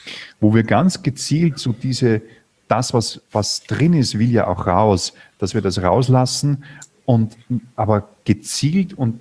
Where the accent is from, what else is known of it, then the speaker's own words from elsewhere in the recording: Austria; Bei uns in Österreich sind die Elefanten ausgebrochen als Abstandshalter.